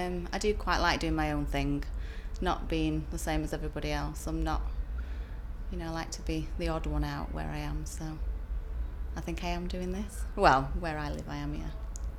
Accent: Glossop, East Midlands, United Kingdom; I'm 41 and I come from Glasson, Derbyshire.

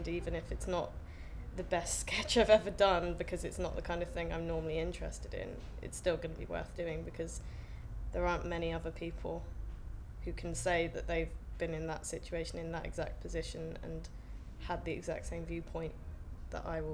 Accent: South West England, United Kingdom; now in London, United Kingdom; I'm 20, and I'm from Devon, but now I live in North London.

